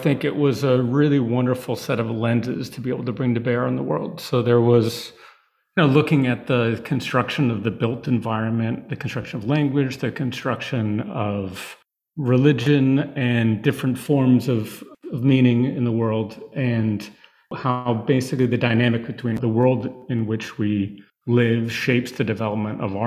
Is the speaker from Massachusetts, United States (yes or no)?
yes; Massachusetts, United States; I grew up in Massachusetts, and I think passion for art has always been there.